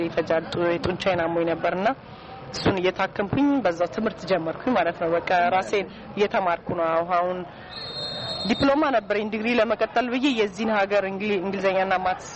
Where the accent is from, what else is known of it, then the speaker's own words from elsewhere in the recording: Adama, Oromia, Ethiopia; ናዝሪት ነው ተወልጄ ያደግኩት፣ ናዝሪት ነው እኔ።